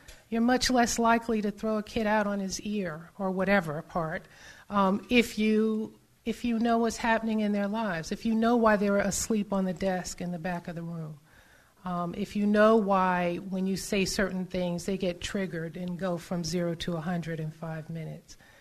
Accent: New York City, New York, United States; And I grew up in New York City. New York, at the time when I grew up, was very segregated.

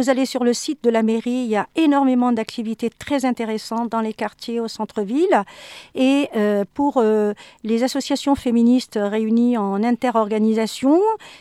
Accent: France; même chez nous, en France

